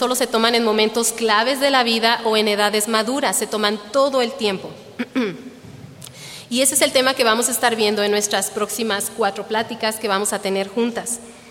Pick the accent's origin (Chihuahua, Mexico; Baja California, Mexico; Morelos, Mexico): Chihuahua, Mexico; now in Michoacán, Mexico; Me casé en Chihuahua, de donde yo soy, con un estudiante de un instituto bíblico en aquel entonces, que era de aquí de Michoacán. Entonces pues nos casamos y nos venimos para acá.